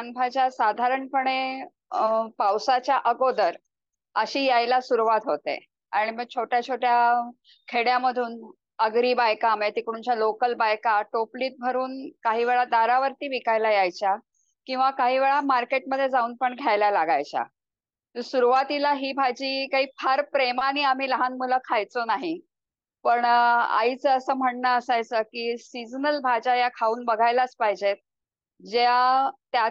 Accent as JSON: {"language": "Marathi", "town": "Dombivli", "region": "Maharashtra", "country": "India", "tie": "born or raised there", "lives_now": "Pune, India", "said": "आणि मी आत्ता सध्या पुण्यात राहते, पण माझं लहानपण जे सगळं आहे ते डोंबिवली सारख्या गावात केलेलं आहे, ज्याच्या आजूबाजूला खूप खेडी होती, छोटी छोटी पाडे होते, विलेजेस होते."}